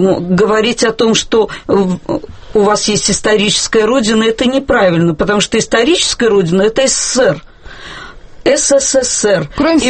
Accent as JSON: {"language": "Russian", "country": "Azerbaijan", "moved": "yes", "lives_now": "Moscow, Russia", "said": "мы не из Армении, мы из Азербайджана. И в свое время из-за погромов армян, из межнационального конфликта в Азербайджанской республике мы вынуждены покинули"}